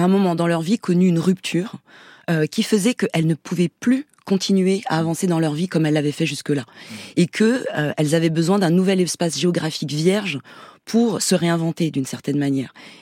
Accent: Corsica, France; moved away as an adult; Moi, j'ai grandi en Corse. Jusqu'à 18 ans, au bord de la mer.

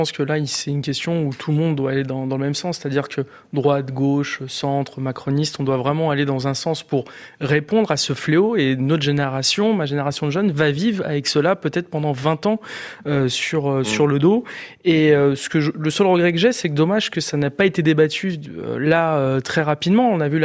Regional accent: Île-de-France, France; also born or lived in La Courneuve; je suis de Seine-Saint-Denis, j'habite Pantin, j'ai vécu à la Cité des 4000 à la Courneuve

